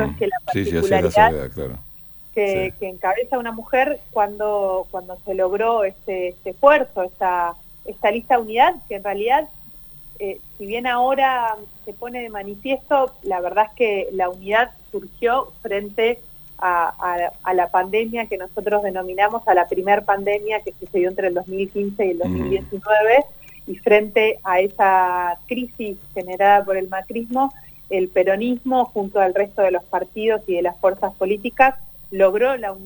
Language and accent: Spanish; Neuquén, Argentina; somos todos neuquinos, en mi caso en particular, claro. Nacida y criada, estudié, todo lo hice en Neuquén, no me fui en ningún momento, y decido seguir estando en Neuquén para criar a mis hijos